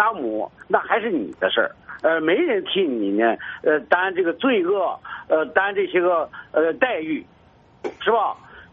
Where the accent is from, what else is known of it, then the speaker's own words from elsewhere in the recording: Baoding, Hebei, China; 但是我是保定人呐，但是我的处境根本没有改变。